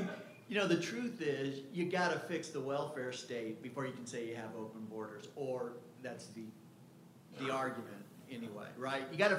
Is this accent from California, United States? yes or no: yes; California, United States; Okay, so just quickly, I'm from California